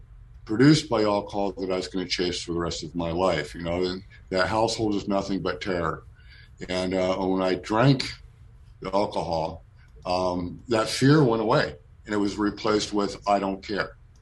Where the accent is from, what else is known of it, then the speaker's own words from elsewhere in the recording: Long Beach, California, United States; also born or lived in Yorba Linda / Fullerton; I moved from Yorba Linda to Fullerton to Long Beach, and I love Long Beach. I tore that city up. I went to junior high and high school in that city